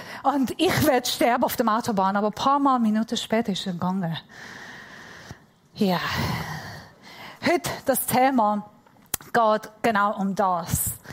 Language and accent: German; Iran; German is a second language; Und ich bin Iranerin.